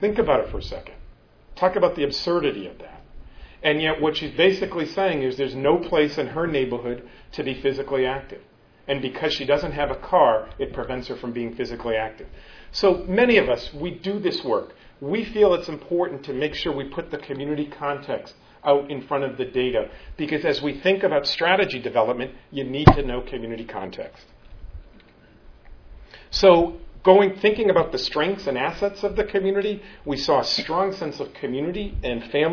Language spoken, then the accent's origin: English; Boston, Massachusetts, United States; I'm from Boston. I didn't know there were roaming rabid dogs